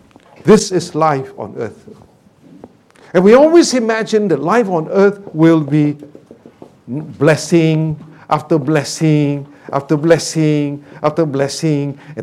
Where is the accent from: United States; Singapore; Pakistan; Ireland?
Singapore; Singapore is not kind to people outside our country. You go into hospital here, it's always first class